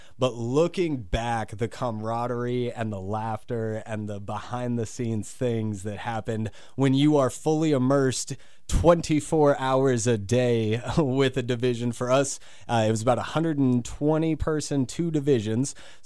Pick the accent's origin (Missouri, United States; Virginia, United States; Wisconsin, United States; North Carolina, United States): Missouri, United States; Branson; born and raised in Branson, 12 years senior from graduate from Branson High School. Like, this is what I knew. These are the people that I knew. I know where everything is. I'm very comfortable and very at home here.